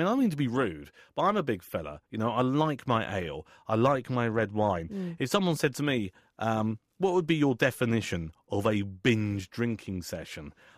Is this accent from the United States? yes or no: no; United Kingdom; Well, because we're British. That's what we do.